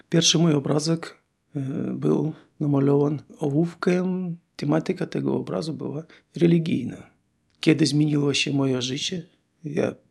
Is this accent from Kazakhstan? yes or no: yes; Kazakhstan; now in Szczecin, Poland; Przyjechaliśmy do Polski z Kazachstanu w 2010 roku jako repatrianci. Zamieszkaliśmy się w Szczecinie.